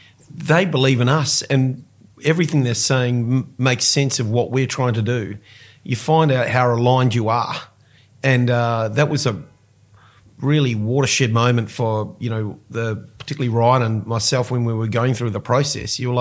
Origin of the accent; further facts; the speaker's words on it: New Zealand; moved away as an adult; I'm a New Zealander.